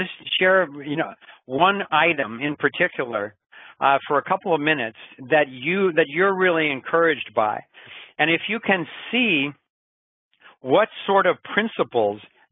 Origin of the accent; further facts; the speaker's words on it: Santa Cruz, California, United States; here in my hometown of Santa Cruz, California